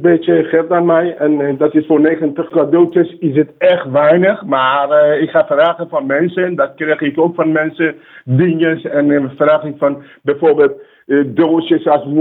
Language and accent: Dutch; Iran; Dutch is a second language; now in Netherlands; ik kom zelf uitsprekelijk uit Iran.